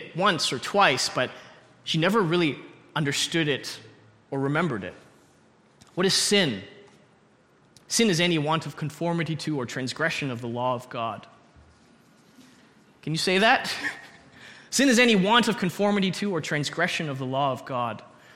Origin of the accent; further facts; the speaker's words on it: St. Catharines, Ontario, Canada; I grew up in St. Catharines, and on the drive up to Toronto, you see a cross on the east side of the highway